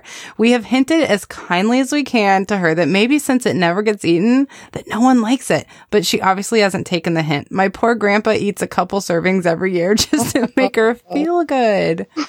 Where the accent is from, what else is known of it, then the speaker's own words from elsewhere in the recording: Arizona, United States; also born or lived in California; now in Texas, United States; So that's not I'm from Arizona.